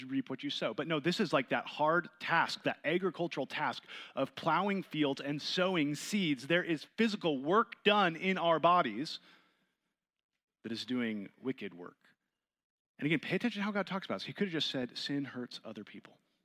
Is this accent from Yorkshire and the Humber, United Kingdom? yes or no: no; Scotland, United Kingdom; accent: Scottish; Maybe that's my Scottish accent coming out finally.